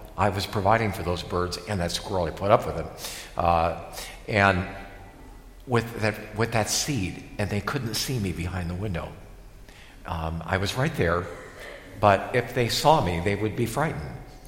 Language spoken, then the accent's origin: English; Ohio, United States; I grew up in Ohio, at least the elementary school years